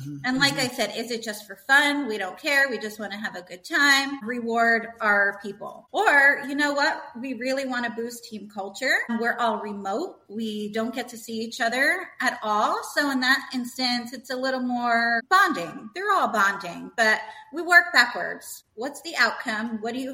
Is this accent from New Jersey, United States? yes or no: yes; New Jersey, United States; moved away as an adult; now in Costa Rica; I am from New Jersey. I sold all of my stuff last year about this time, and I moved over to Costa Rica.